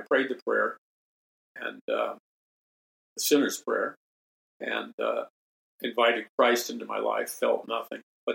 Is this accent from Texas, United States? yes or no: no; New York City, New York, United States; also born or lived in Columbia, Missouri; growing up in New York City, I attended the University of Missouri in Columbia, Missouri